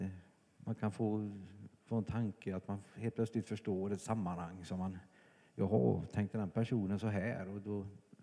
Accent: Gothenburg, Västra Götaland County, Sweden; Ja, nej, men jag kommer från Göteborg

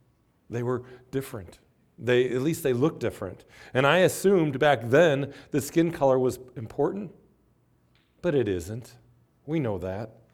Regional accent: Afton, United States; As most of you know, I'm an Afton boy. I grew up in Afton. And when I grew up in Afton, it was virtually all white.

